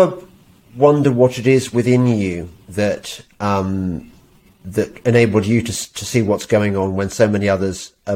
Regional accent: England, United Kingdom; It's very hard to go through that and not come away with the belief that as an Englishman, you've won the lottery in life

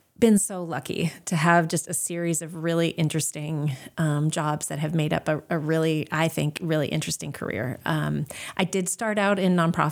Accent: Waterville, Maine, United States; moved away as an adult; I did. I grew up in Waterville. I'm a proud Purple Panther, graduated from Waterville High School. It was a wonderful place to grow up.

